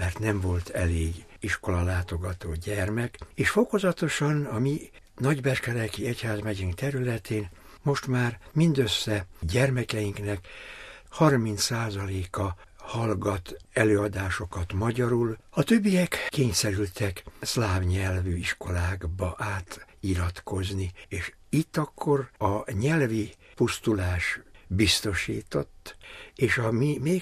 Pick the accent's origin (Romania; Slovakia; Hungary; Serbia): Serbia; Vojvodina